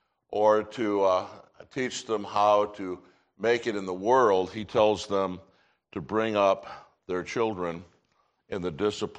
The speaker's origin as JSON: {"language": "English", "region": "Michigan", "country": "United States", "said": "And I'm from Michigan, so allow this illustration."}